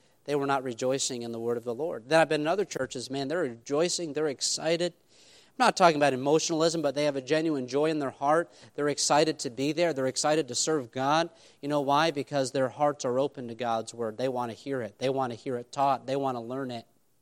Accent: New York, United States

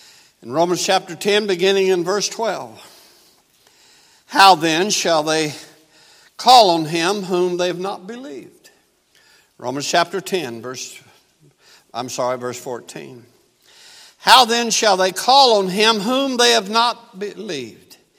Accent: the South, United States; Of course, you all know that I'm from the South. My speech bewrayeth me, okay?

